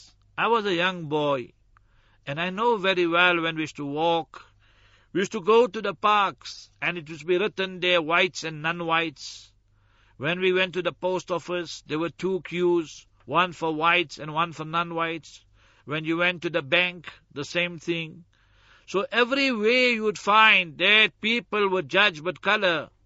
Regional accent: South Africa; We who were born and bred in South Africa know what apartheid was. We know the legacy of apartheid.

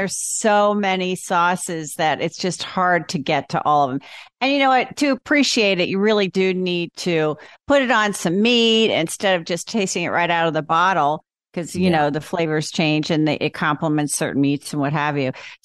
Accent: New Jersey, United States; now in Denver, United States; It was I came from Jersey, so it was a big change for me.

